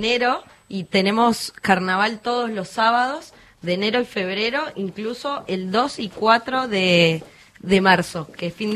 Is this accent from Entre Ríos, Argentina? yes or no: yes; Gualeguay, Entre Ríos, Argentina; Sí, somos de Gualeguay, una ciudad ubicada al sur de la provincia de Entre Ríos y estamos tan solo a 220 kilómetros de Buenos Aires.